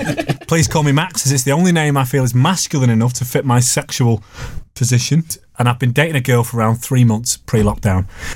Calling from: British Columbia, Canada; From British Columbia, Canada. Father of four.

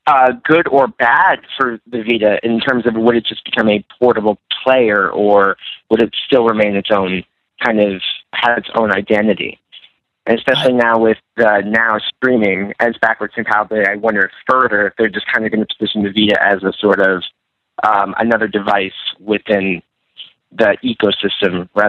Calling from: Miami, Florida, United States; from Miami.

